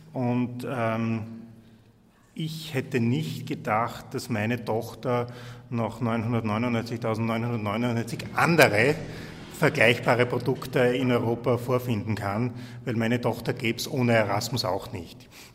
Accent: Austria; als Österreicher

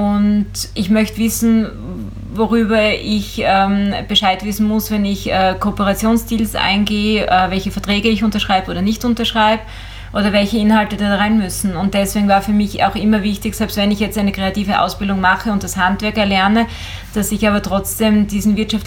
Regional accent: Styria, Austria; ich bin ja in der Oststeiermark groß geworden und ich war eigentlich umgeben von Selbstständigen, weil mein Papa, meine Mama, alle waren selbstständig.

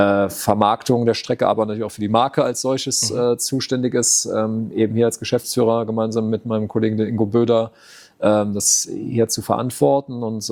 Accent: Rhineland-Palatinate, Germany; Ich bin in der Region aufgewachsen und ich lebe auch nach wie vor 25 Kilometer von hier unlängst bei Mayen, im kleinen Dorf St. Johann, 1000 Einwohner Seelendorf.

